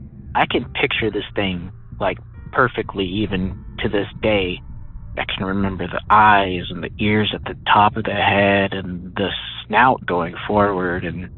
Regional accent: Michigan, United States; from Michigan, but my story is coming from Lubido, California.

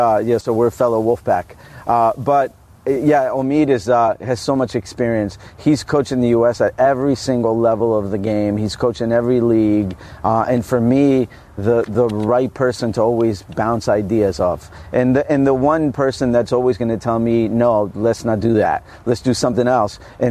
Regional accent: New Jersey, United States; So I signed and I said, "Well, I'm from New Jersey. Can I be in my local team?"

